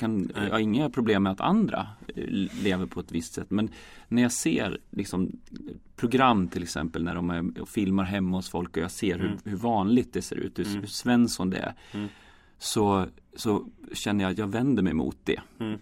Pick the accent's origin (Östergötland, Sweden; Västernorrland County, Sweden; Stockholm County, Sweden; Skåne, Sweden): Västernorrland County, Sweden; Matfors; Att jag är uppvuxen i Matfors, och det är vanligare än så blir det liksom inte. Det är en bruksort, 3000 pers.